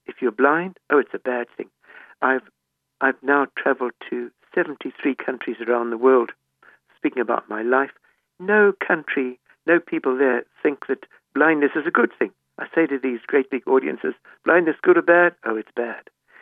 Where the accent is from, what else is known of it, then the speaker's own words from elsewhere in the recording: Zimbabwe; now in United Kingdom; growing up in Zimbabwe